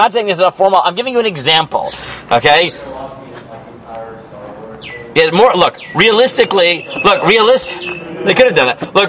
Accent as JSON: {"language": "English", "country": "United States", "tie": "born or raised there", "said": "because, like, I grew up in America."}